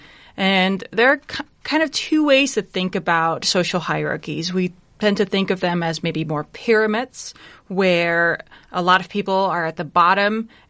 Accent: Netherlands; moved away as an adult; now in United States; So I am a recent transplant to Iowa. I'm born and raised in the Netherlands, where I did my undergraduate, my master's, and my graduate studies. And I moved to the United States about 3.5 years ago.

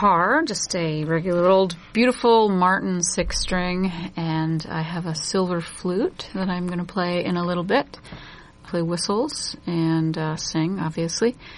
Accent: Ireland; I'm Irish. My family's Irish. And I grew up listening to, some Irish music and among other things.

